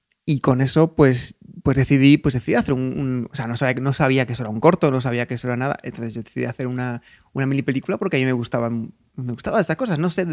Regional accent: Jerez de la Frontera, Andalusia, Spain; yo soy de Jerez y muchas veces tengo la sensación de que no sentía yo como que fuese una carrera real o un destino real de mi vida

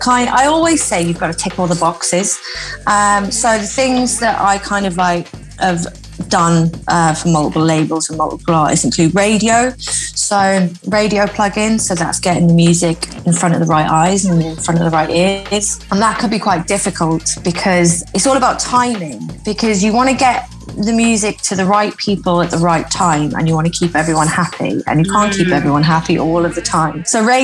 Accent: Wales, United Kingdom; I grew up in South Wales in the valleys where there was like one nightclub and playing like chart hits.

